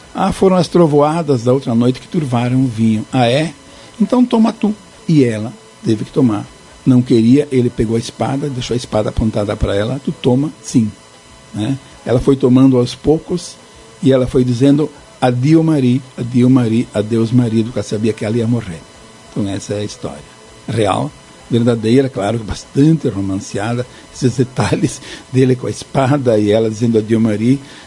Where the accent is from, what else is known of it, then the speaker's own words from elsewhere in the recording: Serafina Corrêa, Rio Grande do Sul, Brazil; uma que eu cantava quando era guri aqui em Serafina